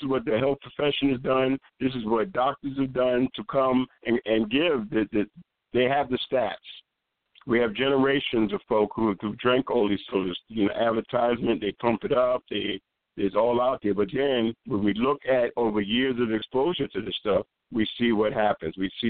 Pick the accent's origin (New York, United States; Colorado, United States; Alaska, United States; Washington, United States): New York, United States; I know I'm originally from New York.